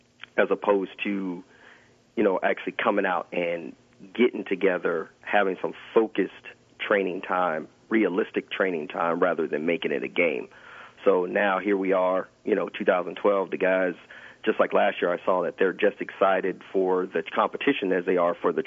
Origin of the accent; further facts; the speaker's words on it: San Diego, California, United States; I just flew in from California. I'm from San Diego, California. So out here in Florida, always a good time in Florida.